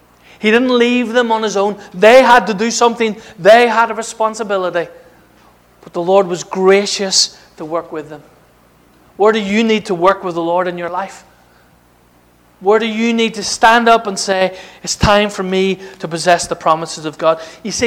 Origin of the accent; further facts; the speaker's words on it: Northern Ireland, United Kingdom; Now, I grew up in Northern Ireland with a protest mentality.